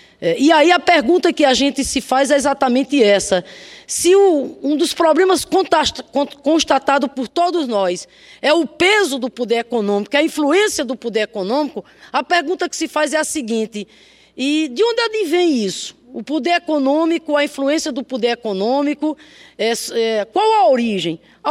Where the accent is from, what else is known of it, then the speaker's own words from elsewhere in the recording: Rio Grande do Norte, Brazil; lá no meu estado, Rio Grande do Norte, eu chego nas cidades e vejo jovens lá tão vocacionados, jovens idealistas